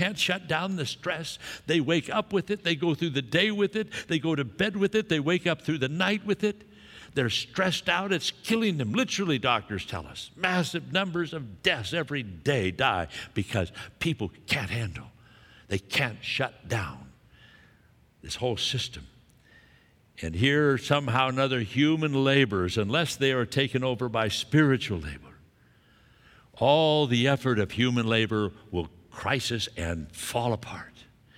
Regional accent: Scotland, United Kingdom; Now, I'm Scottish. I hate spending money. I don't know if you know anything about Scots.

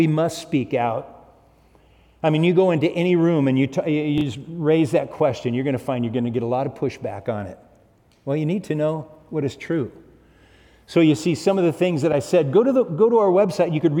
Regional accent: Manhattan Beach, California, United States; I grew up in Manhattan Beach when I was a little kid

